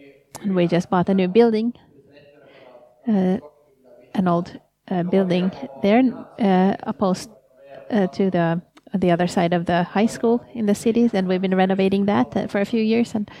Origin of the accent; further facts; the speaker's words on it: Tammisaari, Uusimaa, Finland; I come from Tammisaari